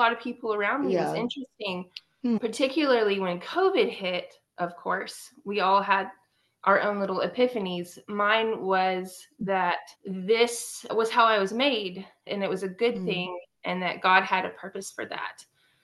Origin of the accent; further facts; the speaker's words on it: Abilene, Texas, United States; I am originally from Abilene, Texas, West Texas girl, living in the Dallas-Fort Worth area.